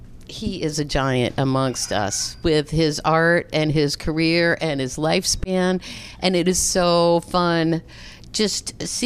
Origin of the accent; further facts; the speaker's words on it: Connecticut, United States; And then when we grew up in Connecticut, so when we had the snow on the ground, we would, you know, sculpt not just snowmen, but sculptures in the snow.